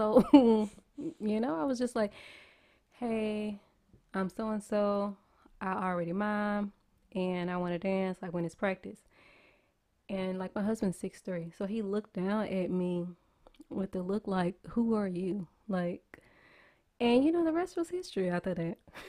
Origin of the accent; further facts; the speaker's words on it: Louisiana, United States; now in Houston, United States; So we met at our we live in Houston, Texas. I am from Louisiana. Okay, put your L's up. So, yeah, we live in Houston, Texas right now. So, we met in Louisiana.